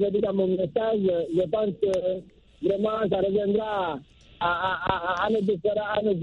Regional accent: Guinea; la Guinée, mon pays d'origine, la Guinée-Conakry

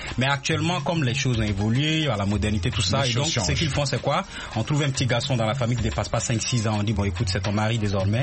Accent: Burkina Faso; Chez nous, en Afrique de l'Ouest notamment, et au Burkina en particulier

